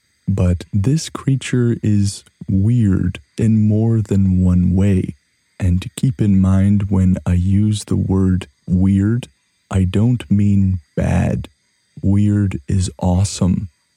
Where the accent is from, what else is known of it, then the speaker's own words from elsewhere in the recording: Canada; To me, as a Canadian, all of these sorts of trees and native creatures that fill these forests fill me personally with awe.